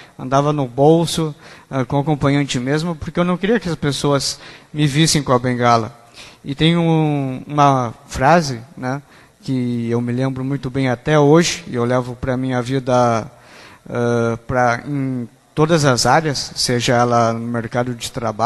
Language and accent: Portuguese; Pelotas, Rio Grande do Sul, Brazil; eu sou de Pelotas